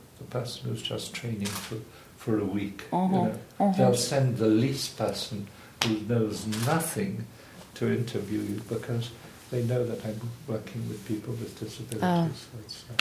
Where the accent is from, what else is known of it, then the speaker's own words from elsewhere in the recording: Canada; being Canadian and my father being there